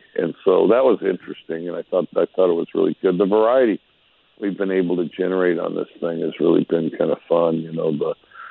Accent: Wyoming, United States; despite the fact Geronimo was down in Arizona and I was up in Wyoming, you know, just the whole, you know, I got really interested

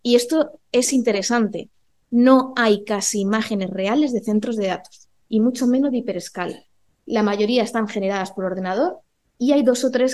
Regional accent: Castilla-La Mancha, Spain; porque ambos somos manchegos

